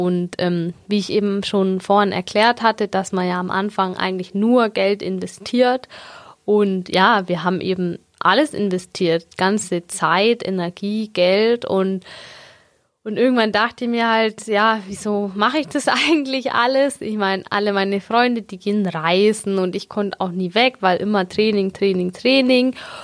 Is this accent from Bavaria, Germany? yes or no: yes; Augsburg, Bavaria, Germany; born or raised there